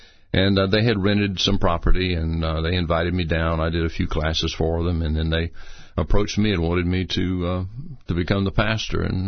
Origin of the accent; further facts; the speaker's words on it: Albany, Georgia, United States; Well, I was born and raised right there in Albany, Georgia.